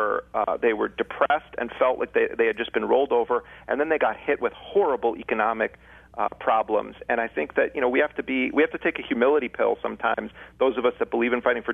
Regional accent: United States; I mean, that's me speaking as an American.

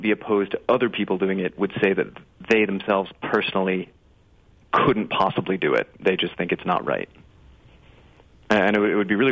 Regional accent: Northeast, United States; I'm coming from the Northeast, very liberal academia

